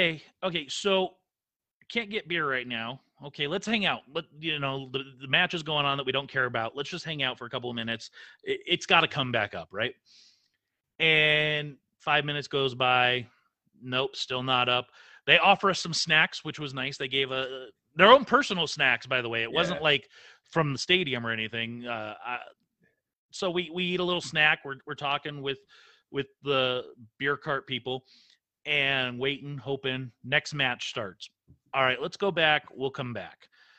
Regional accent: California, United States; We're both from the Bay Area. We know how Raiders fans are.

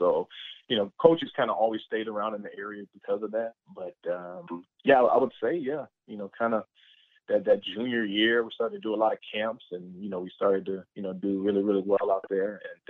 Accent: Georgia, United States; growing up in Georgia, you just heard that name, the Bailey family

